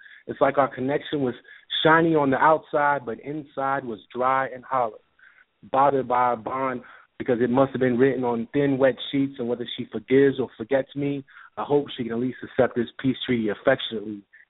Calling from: Tampa, Florida, United States; from Tampa.

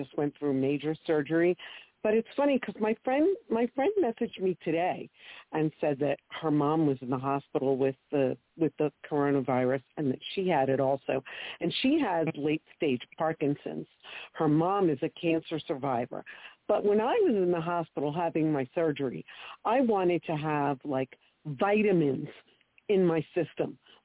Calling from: New Jersey, United States; I'm calling from New Jersey

